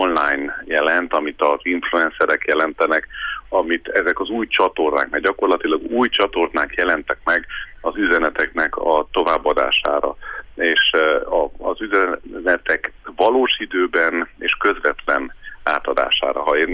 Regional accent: Târgu Mureș, Mureș County, Romania; annak idején gyerekkoromban a Vásárhelyen a Kornisán ott nőttem fel

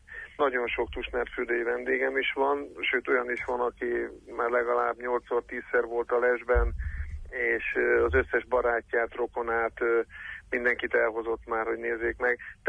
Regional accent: Hungary; moved away; ugye én magyarországi magyarként költöztem ide, most már harmadik éve élek itt

